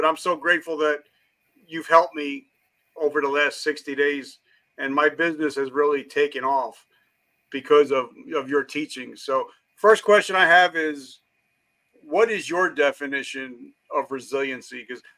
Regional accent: United States; Because I'm a Carolina guy. I'm a South Carolina, North Carolina guy.

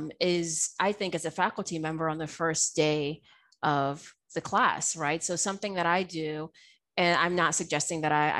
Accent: the South, United States; the fact that I'm Black and I'm from the South and I love barbecue

